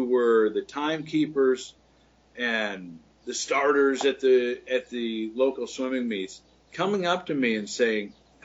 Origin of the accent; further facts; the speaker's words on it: Iowa, United States; at my time growing up in Iowa, the question that farmers would ask